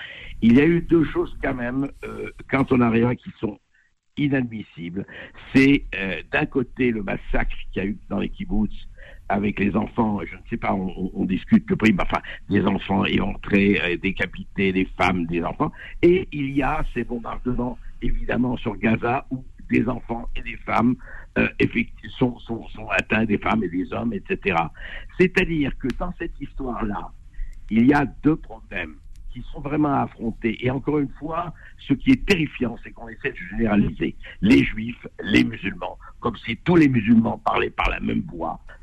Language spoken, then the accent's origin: French; Beirut, Beirut Governorate, Lebanon; moved away as an adult; now in France; je suis né à Beyrouth. Je suis né au Liban. J'ai grandi, j'ai passé 20-25 ans de ma vie au Liban.